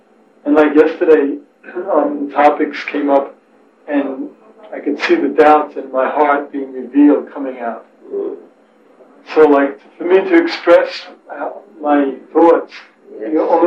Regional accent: United States; I was from America, stationed in England.

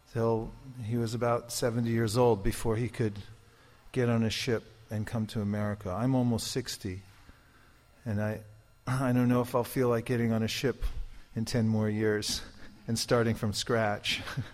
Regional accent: California, United States; we come from California, Northern California.

